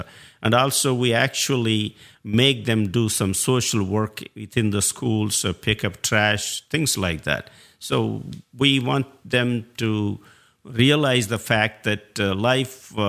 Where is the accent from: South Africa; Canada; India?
India; now in United States; Since I come from India as well as United States